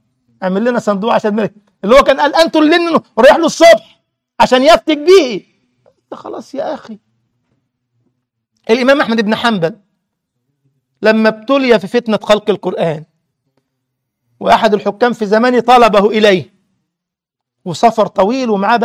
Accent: Egypt; ده كان الناس البسطاء يا واد يا أيمن عندنا في مصر كبار السن

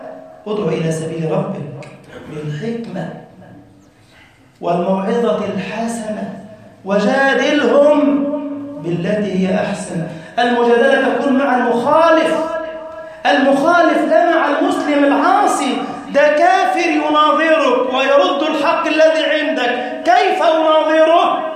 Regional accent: Egypt

